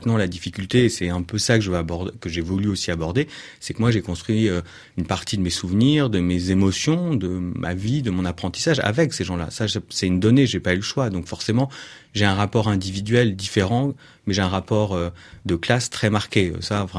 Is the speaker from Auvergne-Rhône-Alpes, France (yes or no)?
no; Saint-Cloud, Île-de-France, France; Moi, je viens de Saint-Cloud, c'était un petit peu plus mixte, dans une classe très très privilégiée